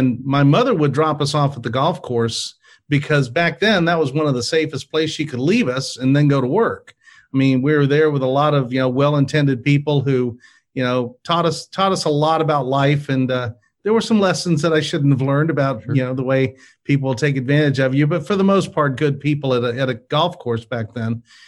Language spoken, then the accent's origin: English; Smyrna, Georgia, United States; No, actually, I grew up in Smyrna, Georgia.